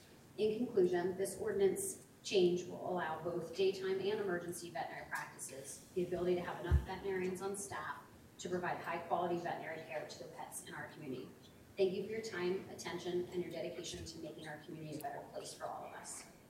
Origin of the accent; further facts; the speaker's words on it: Palmdale, Pennsylvania, United States; now in Hershey, United States; I grew up in Palmdale, and I currently live in Hershey, and I'm raising my family here.